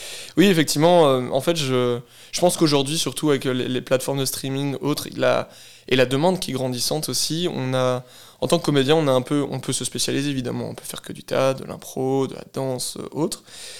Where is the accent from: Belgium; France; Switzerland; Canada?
Belgium; C'est vrai que pour les francophones belges, on est très axé sur les productions françaises aussi.